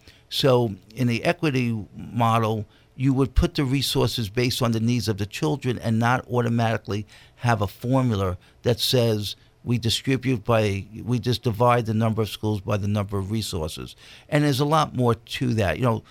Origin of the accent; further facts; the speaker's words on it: New York, United States; When I grew up in New York, I used to go across the street from my house was PS214 and we had all these cement chess boards.